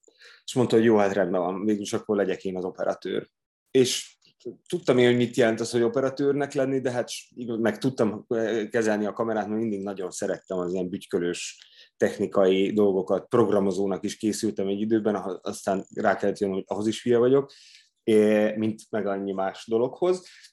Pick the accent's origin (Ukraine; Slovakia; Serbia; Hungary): Serbia; Vojvodina; Én Vajdaságban nőttem fel, egy nagyon izgalmas közegben, ugyanis az anyám az újságíró nő, az apám az meg színész, és egy ilyen nagyon intenzív kultúrával teli